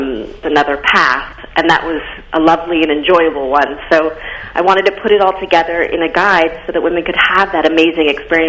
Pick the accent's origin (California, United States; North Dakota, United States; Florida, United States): California, United States; San Mateo; I had some friends even from where I grew up in San Mateo